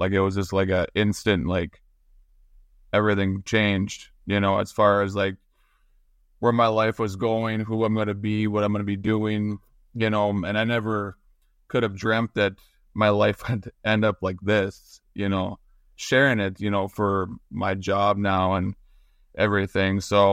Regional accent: Park River, North Dakota, United States; because I grew up on a farm. So I was going into my hometown of Park River

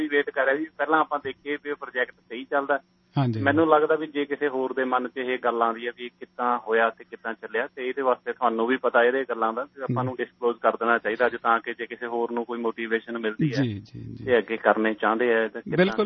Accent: Punjab, India; ਅਤੇ ਸਾਡਾ ਪਿੰਡ ਤਿੰਨ ਪੰਚਾਇਤਾਂ ਜੀ ਸਾਡੇ ਪਿੰਡ ਦੀਆਂ, ਪਹਿਲਾਂ ਹੁਸ਼ਿਆਰਪੁਰ ਜ਼ਿਲ੍ਹਾ ਹੁੰਦਾ ਸੀ ਤੇ ਹੁਣ ਨਵਾਂ ਸ਼ਹਿਰ ਬਣਿਆ ਹੋਇਆ ਉਦੋਂ ਦਾ, ਇਹ ਸੈਕਿੰਡ ਬਿਗੈਸਟ ਪਿੰਡ ਹੈ ਜੀ ਸਾਡਾ ਨਵਾਂ ਸ਼ਹਿਰ ਦੇ ਵਿੱਚ

